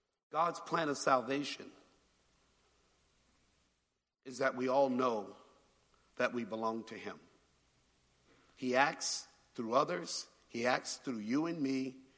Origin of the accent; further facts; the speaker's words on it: Oakland, California, United States; I grew up in West Oakland. In the community I grew up in, there were people in the community who were in the business of using other people to make money.